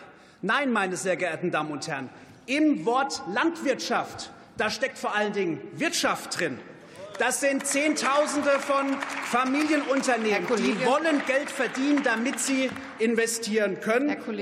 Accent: Rhineland-Palatinate, Germany; in meiner Heimat, in der Pfalz, an der Deutschen Weinstraße

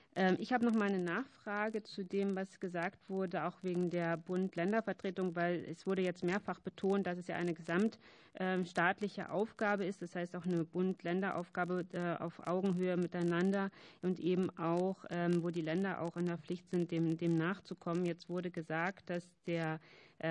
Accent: Brandenburg, Germany; born there; Für mich als geborene Brandenburgerin und als bekennende Preußin

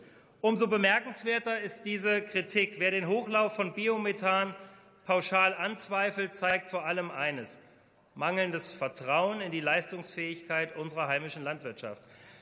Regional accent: Wanfried, Hesse, Germany; den Stuhl des Bürgermeisters im beschaulichen Werratal in meiner Heimatstadt Wanfried

